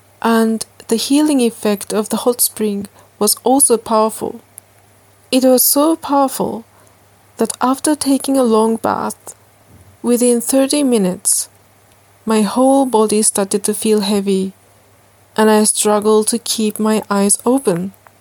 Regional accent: Japan; English is a second language; I am speaking to you today from my hometown in Japan. Here, it is rainy season at the moment, and there's very little sunshine.

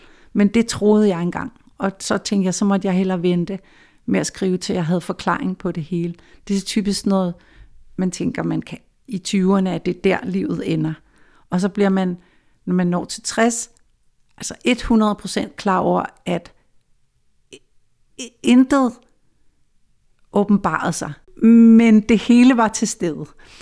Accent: Capital Region of Denmark, Denmark; skriver om for eksempel Kongens Have. Altså lige her, hvor jeg står nu, så kan jeg næsten se over til mit barndomshjem

